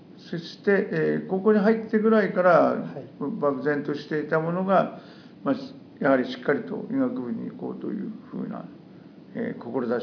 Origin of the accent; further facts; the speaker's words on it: Nagano, Japan; moved away as an adult; now in Tokyo, Japan; 長野県は長野市の田舎の出身です。